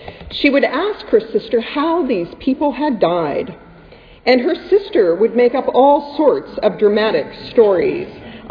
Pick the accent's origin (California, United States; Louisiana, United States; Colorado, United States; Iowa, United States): California, United States; I grew up in California, and all the cemeteries I knew were wonderful, beautiful, rolling hills of gardens kind of cemetery.